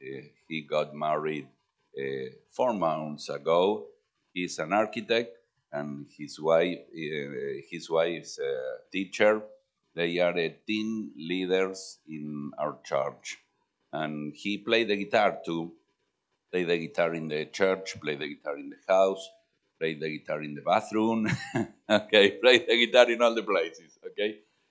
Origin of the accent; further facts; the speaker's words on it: Argentina; English is a second language; We are missionaries from Argentina. Do you know Argentina? You can see this map. You see the light blue is Argentina, between Chile, Uruguay, Paraguay, Bolivia, Peru, Ecuador, Colombia.